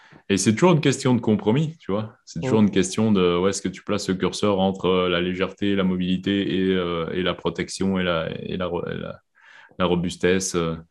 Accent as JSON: {"language": "French", "region": "Quebec", "country": "Canada", "tie": "born or raised there", "said": "j'ai grandi au Québec sans rien sur les mains"}